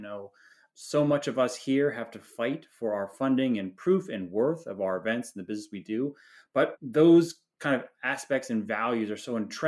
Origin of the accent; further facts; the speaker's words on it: Maryland, United States; my home state, the great state of Maryland